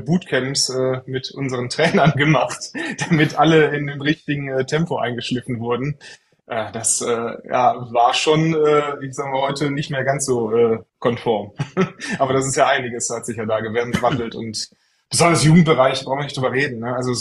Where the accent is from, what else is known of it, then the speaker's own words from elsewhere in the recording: Troisdorf, North Rhine-Westphalia, Germany; also born or lived in Franconia; Ich bin in Troisdorf, also ich bin aus Troisdorf, genau. Ja. Gebürtiger Franke tatsächlich, man hört es nicht. Ich habe meine Grundschulzeit dann in Troisdorf und Umgebung verbracht und bin dann auch immer im Rheinland geblieben.